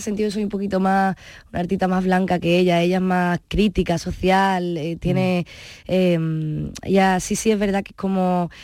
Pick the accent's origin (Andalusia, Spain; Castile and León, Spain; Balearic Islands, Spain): Andalusia, Spain; Punta Umbría; en este disco en concreto tiene más peso mi tierra, Punta Umbría.